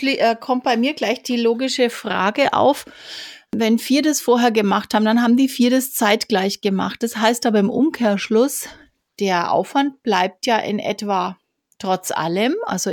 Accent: Bavaria, Germany; ich bin Franke, darum sage ich natürlich Franken, nicht Bayern

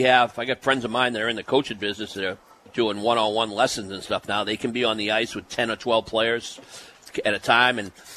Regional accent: Boston, Massachusetts, United States; I'm a Roslindale Boston Latin School kid.

